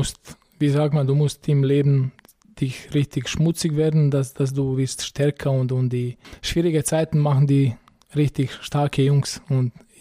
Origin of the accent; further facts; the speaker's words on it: Srebrenik, Federation of Bosnia and Herzegovina, Bosnia & Herzegovina; German is a second language; In kleiner Stadt Srebrenik. Dort habe ich mit Fußball begonnen, ab siebtes Lebensjahr.